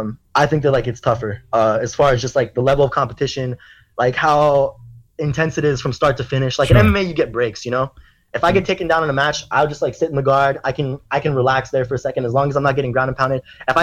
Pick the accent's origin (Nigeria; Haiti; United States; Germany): Germany; I wasn't German, you know. I'm like an Asian kid growing up in Germany. I'm not American either, though